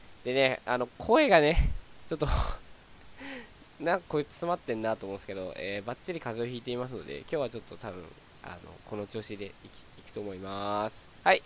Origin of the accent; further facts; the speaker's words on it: Hokkaido, Japan; 私がその北の大地出身が今引っ越しをして、関東圏、なんか東京の近くあたりにいるんですけども、